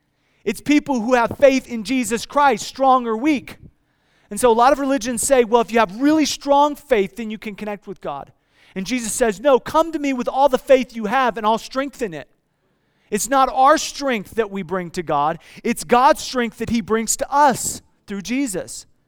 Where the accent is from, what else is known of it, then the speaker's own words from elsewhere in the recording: Iowa, United States; I grew up in Iowa. Some of you know that. And as an Iowa boy